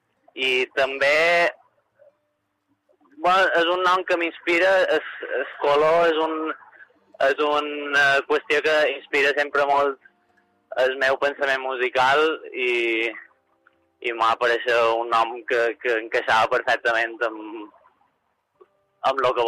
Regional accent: Palma, Balearic Islands, Spain; No, vinc de Mallorca, de Palma mateix.

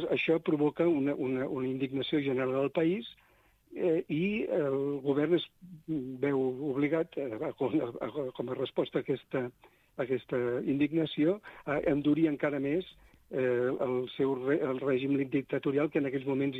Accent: Balsareny, Catalonia, Spain; Jo sóc de Balsareny, com en Pere Casaldàliga, el vicepere.

